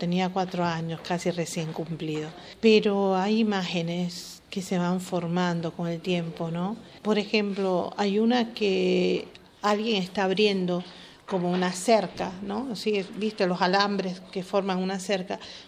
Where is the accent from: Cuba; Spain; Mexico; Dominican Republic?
Cuba; Mi mamá es la responsable directa de eso, pero también mi pueblo, porque yo me eduqué en Cuba siempre.